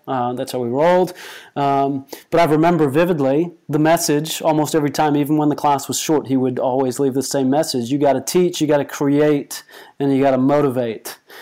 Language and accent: English; United States; I'm from America, therefore I know baseball.